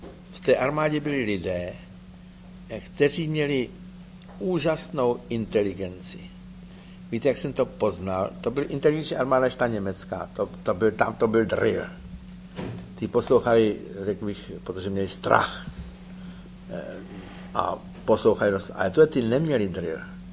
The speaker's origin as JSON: {"language": "Czech", "town": "Přeštice", "region": "Plzeň Region", "country": "Czechia", "said": "To víte, my tu kulturu z Čech nosili na Moravu, protože ty jsou méně kulturní, že? Tak jsme, my z Přeštic jsme museli tam do toho Brna udělat nějaký"}